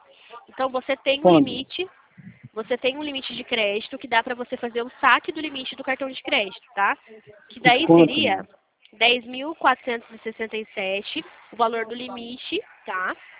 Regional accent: Limeira, São Paulo, Brazil; De Limeira, São Paulo.

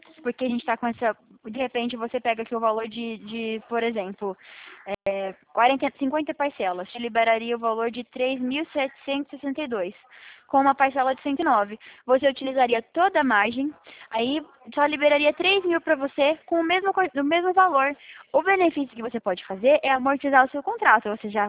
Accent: Presidente Prudente, São Paulo, Brazil; Eu sou de Presidente Prudente, aqui pertinho.

